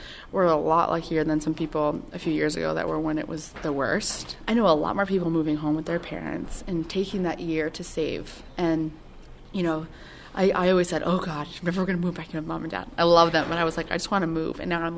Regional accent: Leesburg, Virginia, United States; I'm from Leesburg, Virginia, and I studied economics here at Roger Williams University.

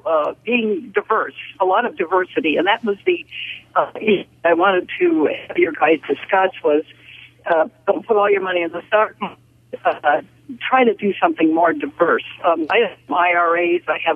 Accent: North Dakota, United States; moved away as an adult; now in Vermont, United States; Okay, in 1980, I was basically broke. I was 45 years old. I moved to Vermont from North Dakota, didn't have much.

